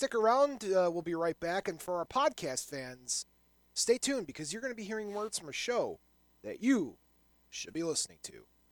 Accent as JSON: {"language": "English", "town": "Whiting", "region": "Indiana", "country": "United States", "tie": "born or raised there", "said": "For example, if I'm in my hometown of Whiting"}